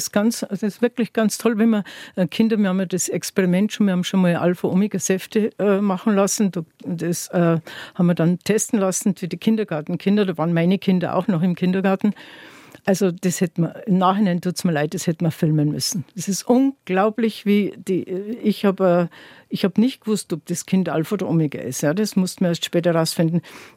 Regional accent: Tyrol, Austria; in meiner Heimat in Tirol, wo ich aufgewachsen bin, auch in meiner Kindheit schon leicht verschwunden ist.

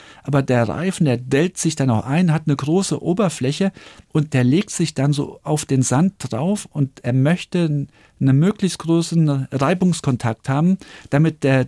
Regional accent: Saarland, Germany; ich komme aus dem Saarland. Und das Saarland ist, klar, ländliche Gegend

